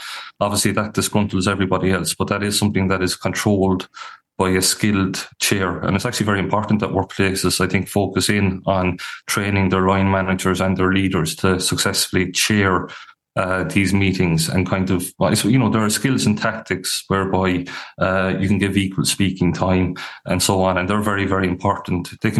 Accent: Ireland; But I think traditionally, as Irish people, we don't like to insult anyone.

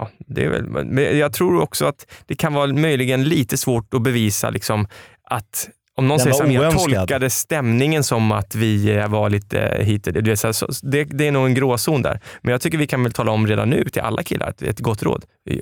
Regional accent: Stockholm, Stockholm County, Sweden; hon är ju från Skåne och jag är från Stockholm

